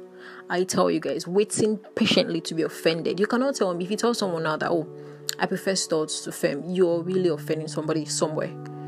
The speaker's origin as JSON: {"language": "English", "country": "Nigeria", "said": "I could actually experience as a Nigerian queer woman"}